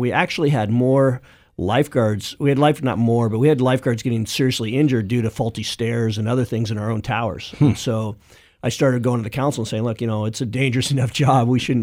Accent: California, United States; Sure. Yeah, I grew up in Orange County. I grew up in a time when it was still orange groves and wheat fields, and it was a great place to grow up.

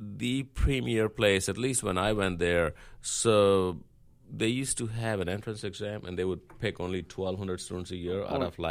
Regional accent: Mumbai, Maharashtra, India; first language Punjabi; English is a second language; moved away as an adult; also born or lived in Punjab; now in United States; I grew up in Bombay. I was brought up in Bombay all my life

